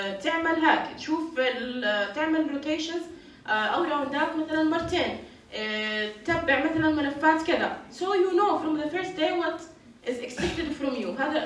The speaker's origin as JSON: {"language": "Arabic", "country": "Jordan", "said": "شكل لنظام صحي معين عندنا بالأردن"}